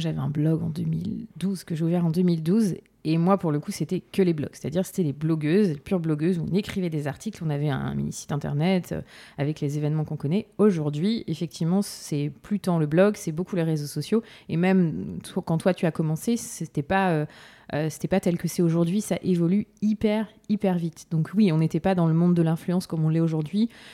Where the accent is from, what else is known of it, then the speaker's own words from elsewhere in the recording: Tours, Centre-Val de Loire, France; Bon, oui, moi je suis de Tours